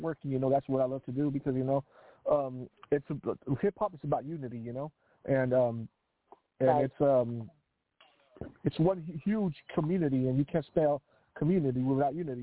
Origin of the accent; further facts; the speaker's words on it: Seattle, Washington, United States; From Pittsburgh, and I'm from Seattle, so we fuck with each other a lot